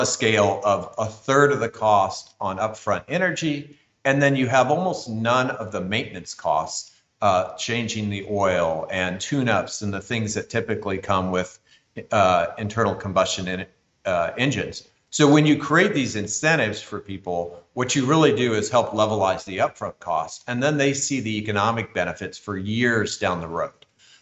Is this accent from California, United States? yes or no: no; New Mexico, United States; particularly I'm working with my home state of New Mexico